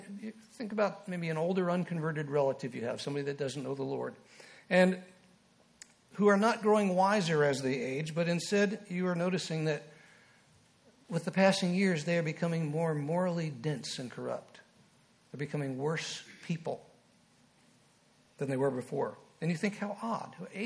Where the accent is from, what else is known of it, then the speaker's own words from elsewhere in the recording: New Jersey, United States; now in Oklahoma, United States; I was raised in New Jersey. I didn't see much branding going on close to New York City. But when we first moved to Oklahoma from New Jersey